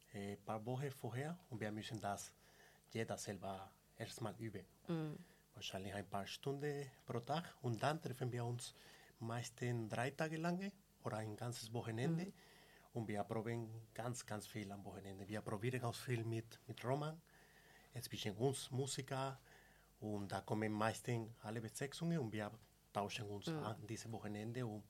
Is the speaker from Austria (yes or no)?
no; Venezuela; German is a second language; now in Germany; Weil ich komme aus Venezuela, und wir bekommen natürlich...